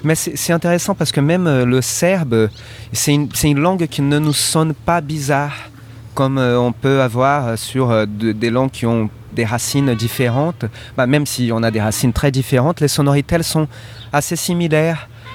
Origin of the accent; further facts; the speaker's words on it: Brazil; French is a second language; now in France; Bon, je suis brésilien, mais ça fait longtemps que je vis en France.